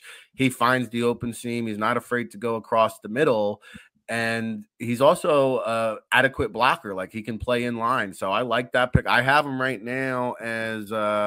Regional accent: New Jersey, United States; I had all these NFL scouts coming up to me because they know I'm from Jersey.

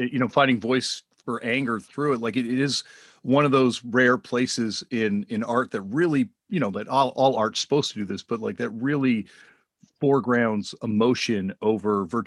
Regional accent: Canada; well, I'm from Canada, so

